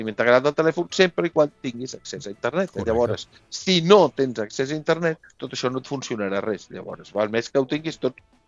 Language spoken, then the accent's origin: Catalan; Catalonia, Spain; i com a bons catalans més, que està el mínim possible amb el canvi de moneda.